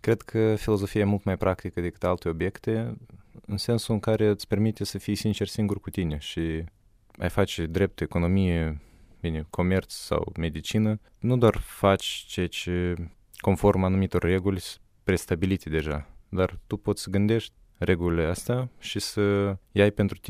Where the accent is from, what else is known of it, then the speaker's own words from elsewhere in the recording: Chișinău, Moldova; now in Iași, Romania; Din Chișinău.